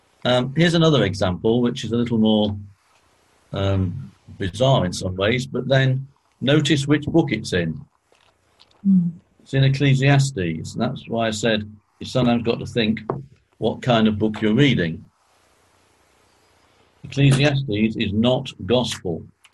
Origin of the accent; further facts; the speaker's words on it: England, United Kingdom; In the same sort of way as I'm both English and British.